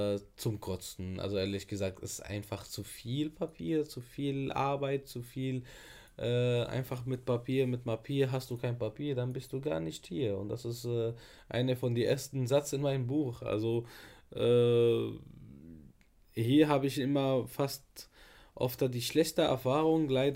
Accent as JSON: {"language": "German", "town": "Damascus", "region": "Damascus Governorate", "country": "Syria", "tie": "born or raised there", "second_language": "German", "moved": "yes", "lives_now": "Germany", "said": "ich bin in Damaskus geboren, dort aufgewachsen. Es ist ein großes Land, sehr Multikulti, viel verschiedene Leute."}